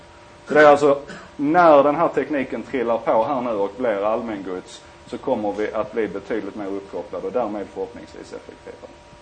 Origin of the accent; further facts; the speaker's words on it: Skåne, Sweden; Jag är skåning, jag är lat.